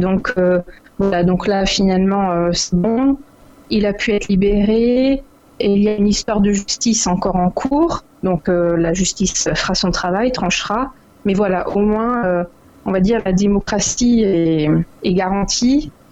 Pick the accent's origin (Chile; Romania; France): France; En tant que Française, forcément, il y a toujours les clichés.